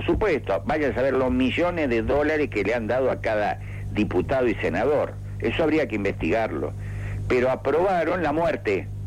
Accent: Argentina; Bueno, los argentinos estamos en la misma situación.

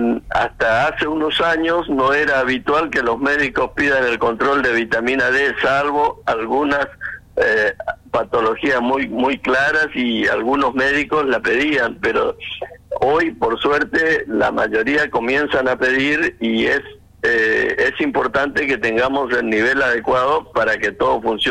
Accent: Argentina; como todo argentino

